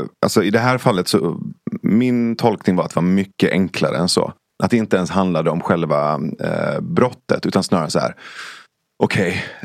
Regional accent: Iran; Jag är definitivt sekulär. Alltså jag kommer från Iran

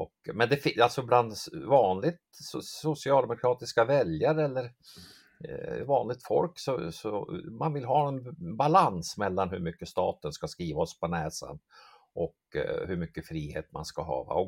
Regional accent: Hamrånge, Gävleborg County, Sweden; accent: mix of Dalarna dialect and Norrland dialect; kommer från strax norr om Gävle, en Hamrånge heter det, Hamrångefjärn, eller en sån här bruksort, Norrsundet där låg där som, det är därför min dialekt är som en liten blandning mellan dalmål och norrländska.

